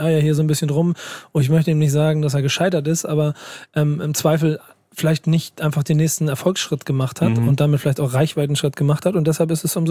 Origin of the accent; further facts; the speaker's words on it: Hamburg, Germany; ich als Hamburger